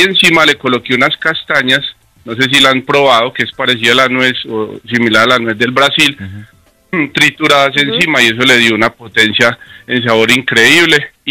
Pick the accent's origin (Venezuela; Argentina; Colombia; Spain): Colombia; todos los colombianos cuando viajamos a Europa siempre pensamos en Barcelona, en Madrid